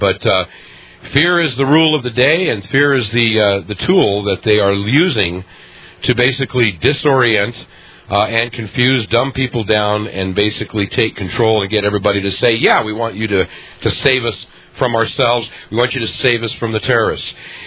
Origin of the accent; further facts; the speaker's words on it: Denver, Colorado, United States; the conservative radio market here in my hometown of Denver